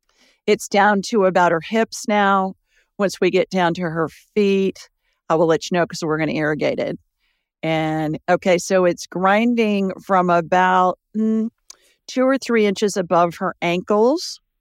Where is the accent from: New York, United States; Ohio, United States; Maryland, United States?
Ohio, United States; Columbus; For those of you that don't know what we're talking about, I was born and raised in Columbus, Ohio.